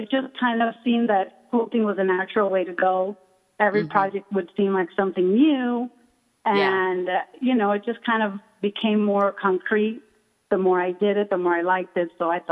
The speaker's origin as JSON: {"language": "English", "town": "Miami", "region": "Florida", "country": "United States", "said": "I'm from Florida. I'm from Miami, Florida."}